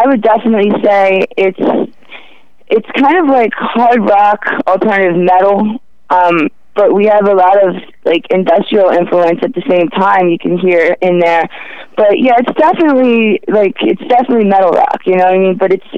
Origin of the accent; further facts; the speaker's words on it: Baltimore, Maryland, United States; Yeah, we're definitely from Baltimore. Been rocking it out here.